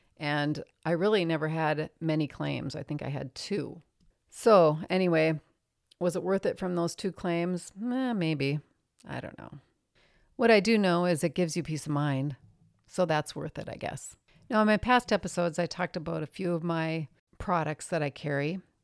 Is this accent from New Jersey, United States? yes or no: no; Minnesota, United States; In my home state of Minnesota, all employers are required to provide workers' compensation insurance to all of their employees.